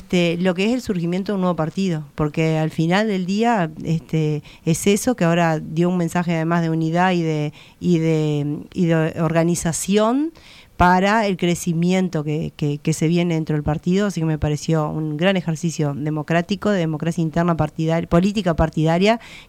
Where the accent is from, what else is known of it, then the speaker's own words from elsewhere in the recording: Uruguay; estamos pasando como uruguayos debiéramos mirar a veces con menos prejuicios